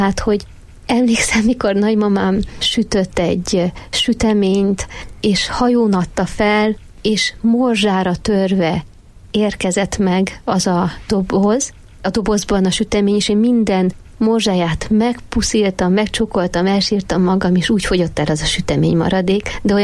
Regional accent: Hungary; de aztán a szívem csak hazahúzott Magyarországra. Tehát én mindig is nagyon-nagyon kötöttem a szülőföldemhez, a nagyszüleimhez, a magyar értékekhez

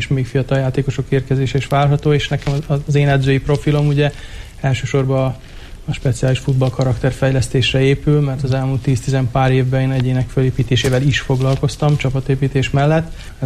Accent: Vojvodina, Serbia; itt alapvetően délvidéki származású vagyok, tehát Szerbiából jöttem, úgy szoktam magamat definiálni, hogy egy ilyen kultúrbalkán stílust tartok, érzek a magaménak, mert ugyan egy tőzsgyökeres magyar családból, tiszta magyar családból származom

